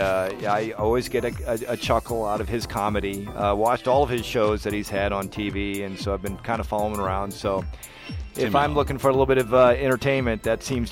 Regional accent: Omaha, Nebraska, United States; now in Des Moines, United States; I am a family man. I born and raised in Omaha. I did graduate from Valley High School here in Des Moines.

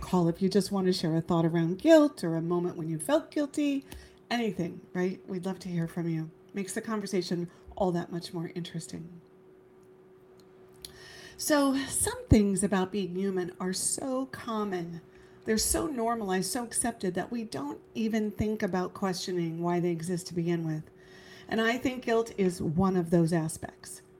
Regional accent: Arizona, United States; Yeah, I grew up in Arizona.

